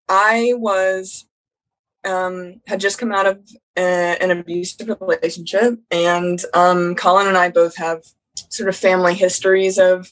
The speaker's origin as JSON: {"language": "English", "town": "Columbus", "region": "Ohio", "country": "United States", "tie": "born or raised there", "said": "Born and raised in Columbus."}